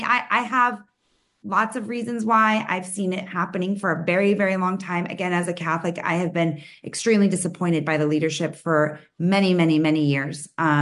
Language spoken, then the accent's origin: English; Argentina; I'm from Argentina. I'm Latin.